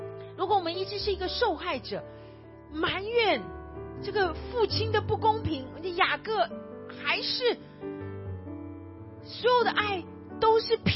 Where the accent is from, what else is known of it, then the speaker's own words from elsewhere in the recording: China; now in United States; 我跟你讲，我们在美国，我们很多的